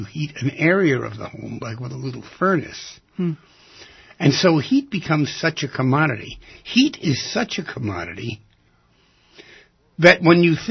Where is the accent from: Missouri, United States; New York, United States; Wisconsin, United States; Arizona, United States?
New York, United States; And I said, yes, I'm from New York.